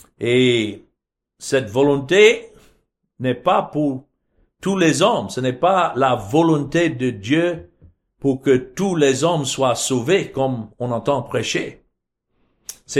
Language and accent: French; United States; Je suis américain, je ne suis pas africain.